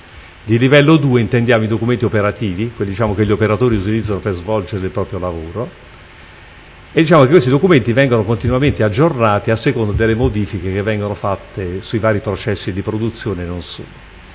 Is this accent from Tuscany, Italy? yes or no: yes; Florence, Tuscany, Italy; born there; now in Taranto, Italy; Sono nato a Firenze il 21/10/1961 e abito a Taranto in via Lazio 111.